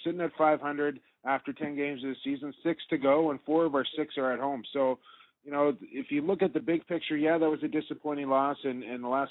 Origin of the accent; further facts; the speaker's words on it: Coquitlam, British Columbia, Canada; The first time I had a chance to watch you play was in my hometown of Coquitlam, was at the U19 World Championships.